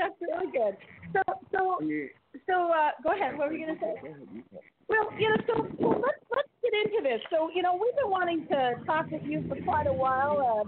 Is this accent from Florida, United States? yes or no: no; Chicago, Illinois, United States; I'm from Chicago.